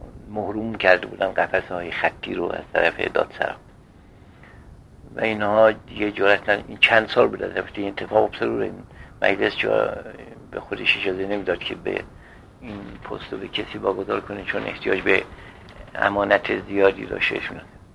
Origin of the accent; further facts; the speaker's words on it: Qom, Iran; born there; و در 1308 در قم متولد شدم. 1308 شمسی. تحصیلاتم طبعا تحصیلات قدیم قمه